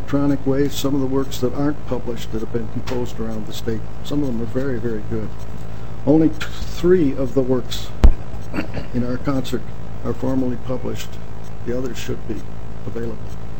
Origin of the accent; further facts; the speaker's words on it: Dawson, Minnesota, United States; I grew up in Dawson, Minnesota, if any of you remember where Dawson is.